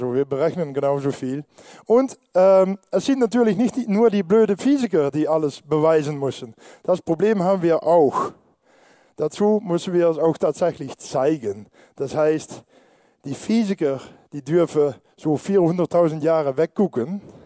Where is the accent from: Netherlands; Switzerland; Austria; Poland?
Netherlands; Mir ist Deutschlandspiel egal, ich bin Niederländer.